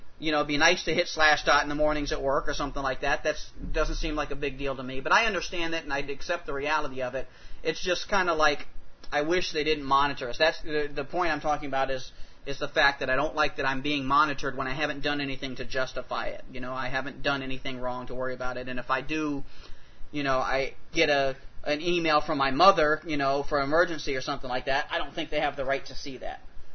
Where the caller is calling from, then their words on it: Mendoza, Argentina; I'm writing from Mendoza, Argentina. That is a center-western province capital here